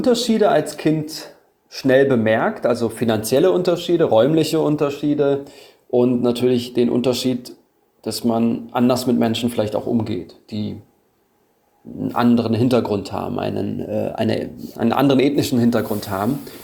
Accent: Germany; Ich bin Deutscher mit diesen türkischen Wurzeln.

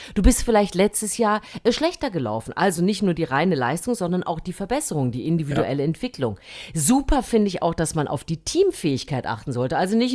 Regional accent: Germany; Ich meine, ich bin ja im DDR-Sportunterricht groß geworden.

